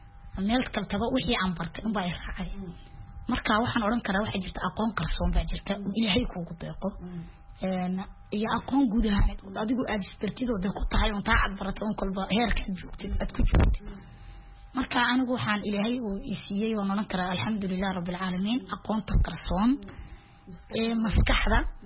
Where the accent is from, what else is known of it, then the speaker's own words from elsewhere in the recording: Djibouti; Haddana ka Jabuuti baan ahay, afka Soomaaligaan qoraa akhriyaana